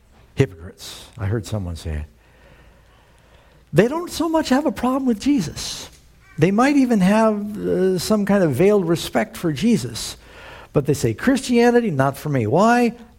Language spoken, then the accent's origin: English; New York City, New York, United States; I kind of knew, you know, I grew up in New York City, I'm not a dummy.